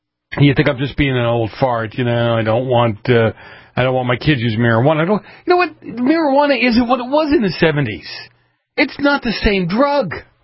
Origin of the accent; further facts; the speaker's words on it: Massachusetts, United States; accent: Boston; That's my Boston accent kicking in.